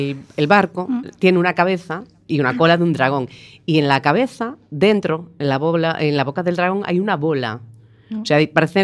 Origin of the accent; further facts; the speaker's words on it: Arteixo, Galicia, Spain; Yo soy de Arteixo, así que imagínate.